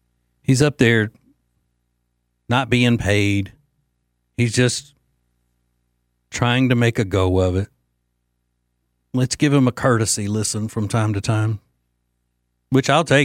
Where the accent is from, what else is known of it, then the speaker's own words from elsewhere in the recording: Louisiana, United States; And then somebody here from my home state of Louisiana that always is insulting me says